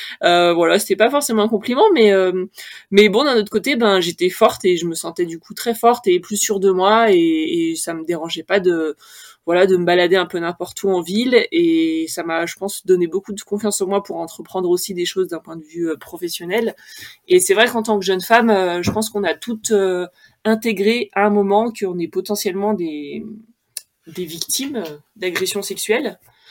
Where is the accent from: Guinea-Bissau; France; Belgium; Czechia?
France; Auvergne-Rhône-Alpes; J'ai grandi en Haute-Savoie, nous balader sur les chemins.